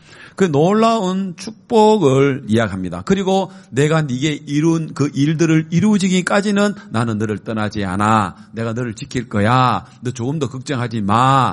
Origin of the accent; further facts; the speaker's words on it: South Korea; 한국에서 왔다는 것 때문에 그분들이 부러워하고 한국 사람이 왔다는 것 때문에 관심을 가지고 그래요.